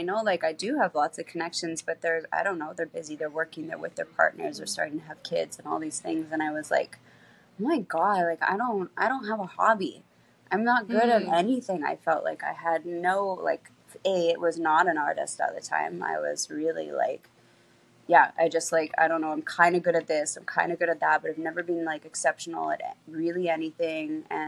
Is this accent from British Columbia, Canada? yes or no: yes; Salt Spring Island, British Columbia, Canada; So I'm originally from Salt Spring Island, British Columbia, Canada. And that's where I was living.